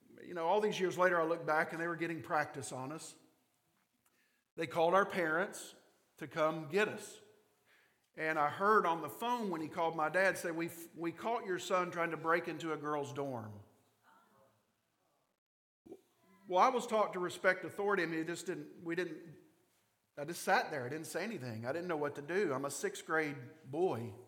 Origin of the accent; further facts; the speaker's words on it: Richmond, Kentucky, United States; in my hometown of Richmond, Kentucky, to get anywhere, you had to cut through cow pastures and then the campus of Eastern Kentucky University.